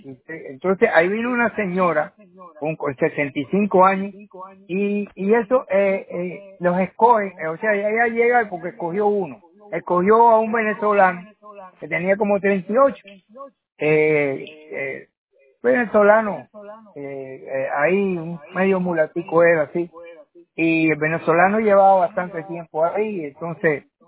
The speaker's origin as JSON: {"language": "Spanish", "country": "Cuba", "moved": "as an adult", "said": "Yo llevo en este país 62 años. Vine de Cuba."}